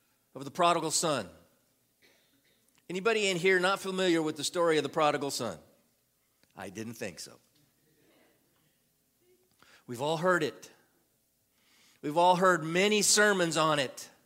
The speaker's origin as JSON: {"language": "English", "region": "California", "country": "United States", "tie": "born or raised there", "said": "Hey, I grew up in California. I have to know a few, right?"}